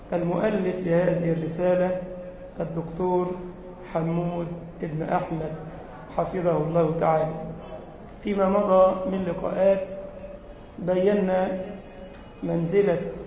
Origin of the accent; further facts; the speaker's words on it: Egypt; اللهم اجعل بلدنا مصر بلد الأمن والأمان